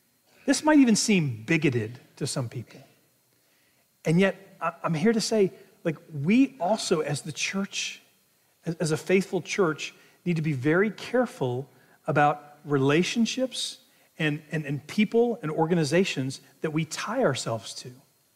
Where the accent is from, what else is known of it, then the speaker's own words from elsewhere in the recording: Virginia Beach, Virginia, United States; I grew up in Virginia Beach.